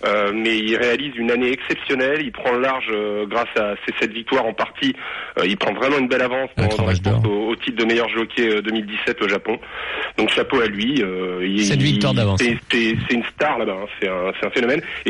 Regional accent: France; Parce que chez nous, en France

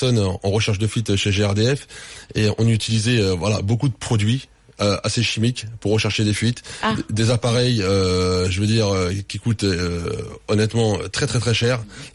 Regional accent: France; Moi, je suis français.

